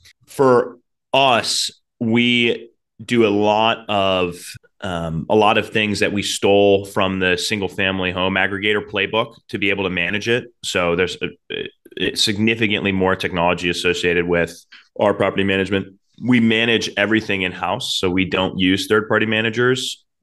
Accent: Cleveland, Ohio, United States; moved away as an adult; So I grew up in Cleveland, Ohio. So very much so a Midwesterner from the start. I moved out to New York for college

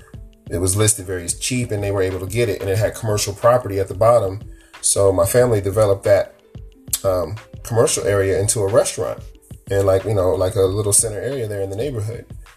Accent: Davenport, Iowa, United States; also born or lived in Chicago; now in Los Angeles, United States; I was born in Chicago, Illinois, bred mostly in the area of Eastern Iowa, in Davenport, Iowa, in the Quad City area there, where Rock Island, Moline, and Bentendorf all me

